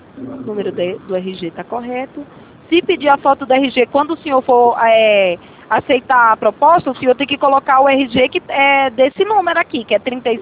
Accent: Bahia, Brazil; Que eu sou da Bahia, mas aí eu tive que colocar o daqui mesmo.

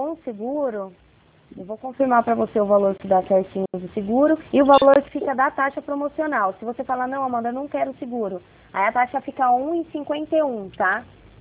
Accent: São Paulo, Brazil; Eu sou de São Paulo.

